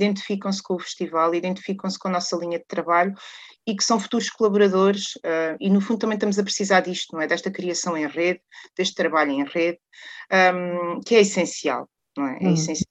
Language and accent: Portuguese; Algarve, Portugal; eu nasci e cresci no Algarve, depois fui-me embora e voltei